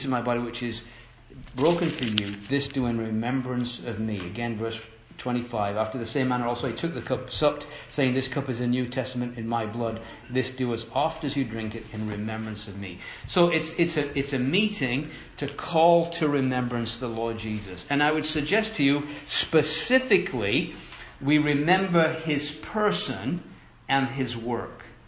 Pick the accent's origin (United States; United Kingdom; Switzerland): United Kingdom; England; As an Englishman, it's pretty tough to be there.